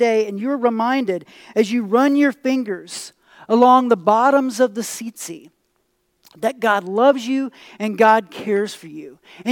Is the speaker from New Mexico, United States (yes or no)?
no; Missouri, United States; But we're from Missouri, right? So who knows how in the world we pronounce that.